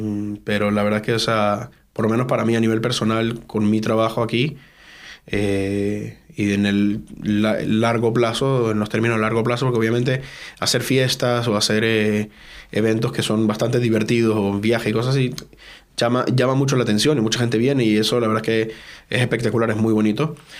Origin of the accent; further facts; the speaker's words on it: Venezuela; now in Madrid, Spain; Yo vengo de Sudamérica, de Venezuela.